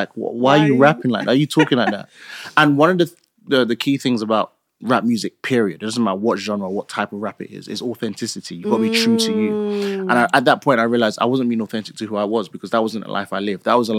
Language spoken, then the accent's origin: English; London, United Kingdom; like I'm from East London, and I grew up in an era where grime music was just the thing.